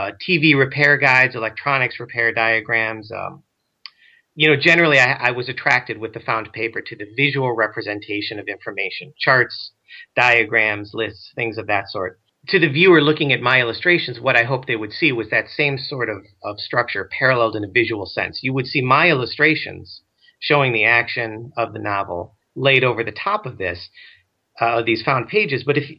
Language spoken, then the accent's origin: English; Ohio, United States; I was born in Ohio and I've lived all my life here. I'm very proud of being from Ohio